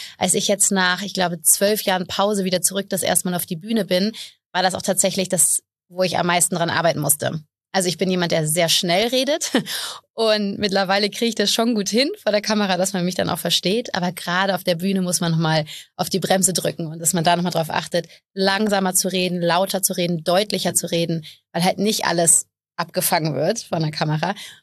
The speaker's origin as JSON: {"language": "German", "town": "Bonn", "region": "North Rhine-Westphalia", "country": "Germany", "tie": "born or raised there", "said": "Also ich bin gebürtig aus Bonn"}